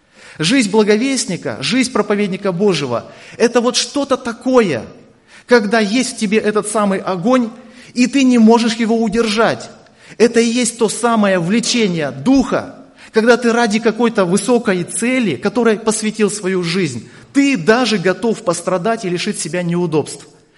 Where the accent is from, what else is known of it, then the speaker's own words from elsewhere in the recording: Kamchatka Krai, Russia; born there; Родился на Камчатке. Мои дедушка с бабушкой жили в Богородске по матери.